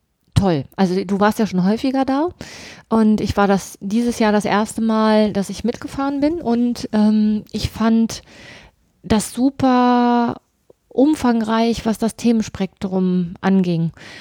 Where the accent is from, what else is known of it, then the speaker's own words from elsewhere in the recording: Braunschweig, Lower Saxony, Germany; Ich komme ja aus Braunschweig und die haben halt auch über Braunschweig einen Podcast gemacht.